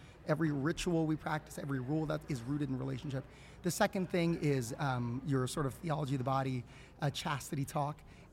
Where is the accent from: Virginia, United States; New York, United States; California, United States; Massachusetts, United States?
California, United States; moved away as an adult; also born or lived in Austin, Texas; I went into youth ministry for a couple of years in my hometown in Southern California. Still did a little bit of speaking there. But then in 2020, I moved out to do campus ministry at St. Dominic Savio Catholic High School in Austin, Texas.